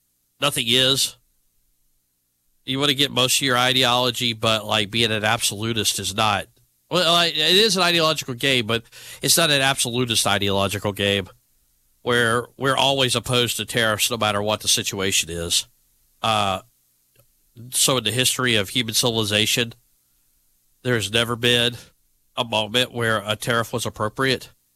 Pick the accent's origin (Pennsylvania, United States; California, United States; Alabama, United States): Alabama, United States; I grew up in Shelby County, as I talked about all the time.